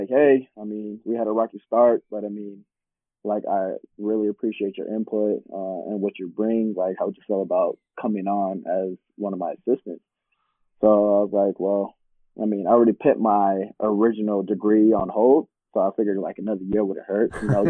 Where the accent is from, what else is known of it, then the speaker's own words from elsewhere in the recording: California, United States; After playing at Indio, I went to College of the Desert, which is in my hometown.